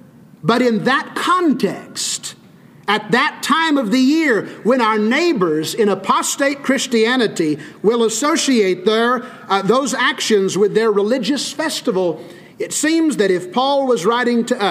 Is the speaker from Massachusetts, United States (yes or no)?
no; Wichita Falls, Texas, United States; Many of them live right here in the DFW or in my hometown of Wichita Falls.